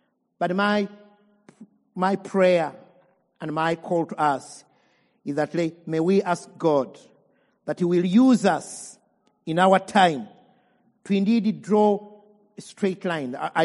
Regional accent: Uganda; I come from Uganda

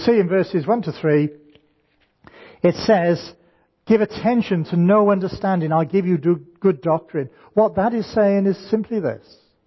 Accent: Cardiff, Wales, United Kingdom; And surprise, surprise, I'm from Cardiff.

